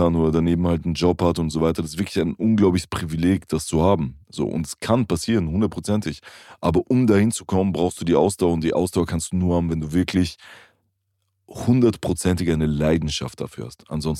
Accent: Vienna, Austria; German is a second language; habe meine Jugend und so weiter, die ganz, ganz prägende Momente von meinem Leben halt quasi in Wien gehabt, als Kind und als Jugendlicher. Geboren bin ich aber auch nicht in Wien und meine Muttersprache ist nicht mal Deutsch.

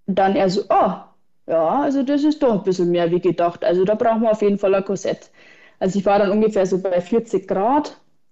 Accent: Bavaria, Germany; ich bin 28 Jahre und komme aus Bayern, also in der Nähe von Augsburg, so Augsburg-Ingolstadt in der Mitte ungefähr

